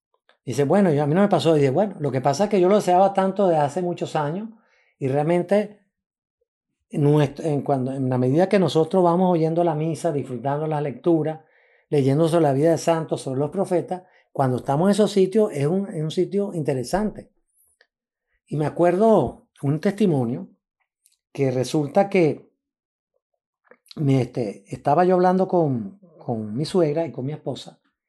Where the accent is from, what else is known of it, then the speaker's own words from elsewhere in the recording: Venezuela; now in Canada; Yo vivo en Canadá, soy venezolano y canadiense.